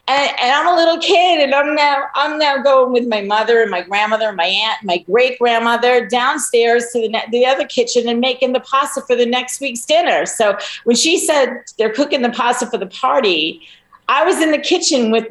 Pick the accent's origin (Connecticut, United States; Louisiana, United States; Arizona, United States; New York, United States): New York, United States; Long Island; now in Pennsylvania, United States; And so I live in Pennsylvania. She lived on Long Island. I grew up on Long Island, and I was about 3 hours away.